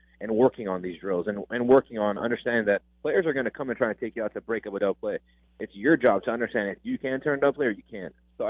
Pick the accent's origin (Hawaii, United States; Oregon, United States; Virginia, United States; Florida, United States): Hawaii, United States; You know, growing up in Hawaii, cornhole isn't the first thing you learn how to play, but, you know, being in the Midwest for a little while